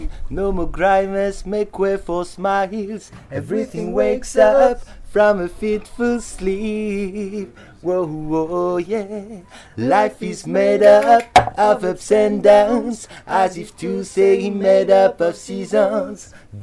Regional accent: Rouen, Normandy, France; On est de Rouen.

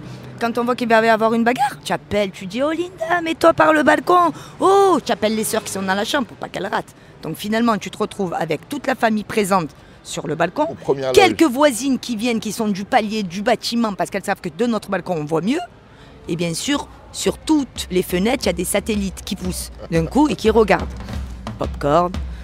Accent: Marseille, Provence-Alpes-Côte d'Azur, France; Moi, je suis née dans les quartiers nord. J'ai grandi au Flamand, en plein cœur du 14e arrondissement très célèbre de Marseille.

